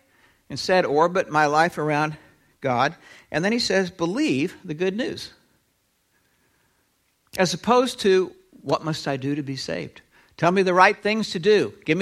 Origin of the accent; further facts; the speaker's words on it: United States; born there; I was born in America. I'm an American by birth.